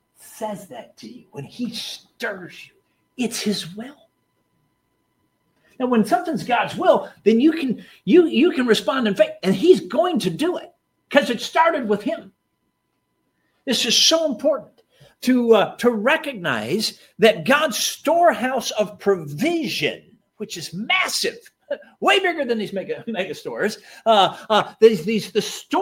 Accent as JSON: {"language": "English", "town": "Chicago", "region": "Illinois", "country": "United States", "tie": "born or raised there", "said": "You know, I grew up in Chicago. I don't know anything about any mechanics or country or any farm kind of living."}